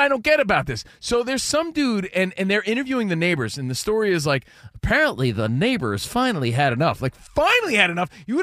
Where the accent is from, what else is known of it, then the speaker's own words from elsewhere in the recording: East Coast, United States; now in Los Angeles, United States; We're from the East Coast. We live in L.A.